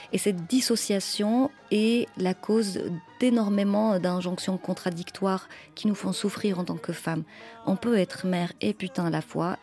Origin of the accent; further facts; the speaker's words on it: Morocco; moved away as an adult; now in Paris, France; j'ai grandi avec le français. Et le français est dans mes fondations, même si je suis née au Maroc. J'y ai grandi, j'ai fait mes études supérieures là-bas. Je suis arrivée en France adulte. Ça fait une dizaine d'années que je vis à Paris.